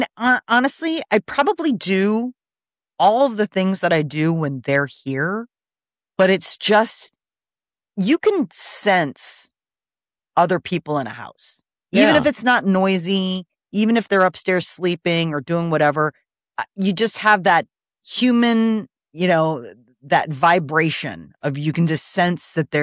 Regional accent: Midwest, United States; I mean, we're from the Midwest and people do it.

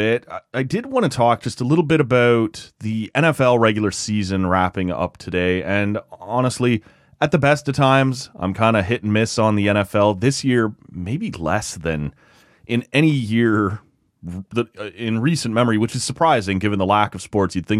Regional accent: Toronto, Ontario, Canada; I grew up in Toronto, I'm listening to the Fan 590, and it's Toronto sports media

